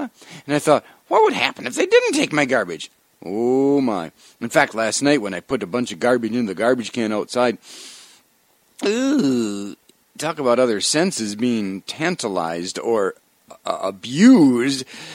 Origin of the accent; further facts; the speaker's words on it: Wisconsin, United States; I grew up in Wisconsin, and that's the state bird.